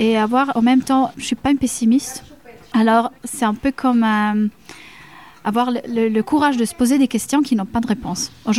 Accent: Ticino, Switzerland; first language Italian; French is a second language; Tessin, on apprend le français comme première langue.

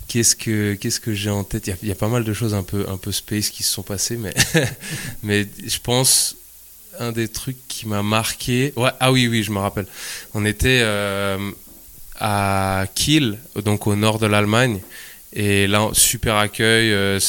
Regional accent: Geneva, Switzerland; je suis originaire de Genève, basé à Genève.

